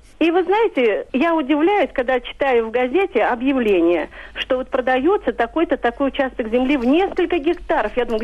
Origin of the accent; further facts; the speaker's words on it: Moscow, Russia; Я из Москвы.